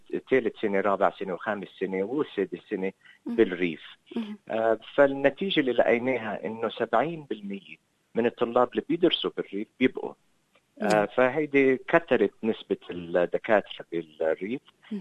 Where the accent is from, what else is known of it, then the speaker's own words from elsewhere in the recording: Sydney, New South Wales, Australia; also born or lived in Ghana; ربيت بأستراليا بس خلقت بغانا وجيت لهون كان عمري صغير، من أصل لبناني من جنوب لبنان، وربيت بجنوب سيدني بكوغرا وروكديل، وبعدين رحت على الجامعة هون بسيدني